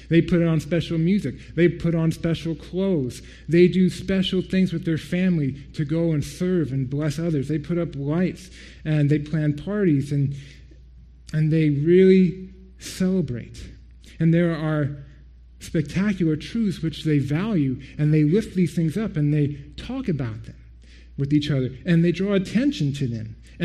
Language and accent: English; United States; As many of you know, I'm from the States, so forgive me for my ignorance.